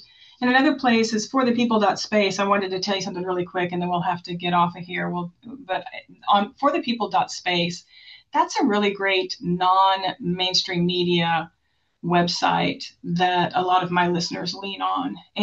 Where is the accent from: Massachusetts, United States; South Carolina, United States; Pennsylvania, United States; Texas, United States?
Texas, United States; I was born and raised in Texas. I was in the Panhandle, but it's still Texas.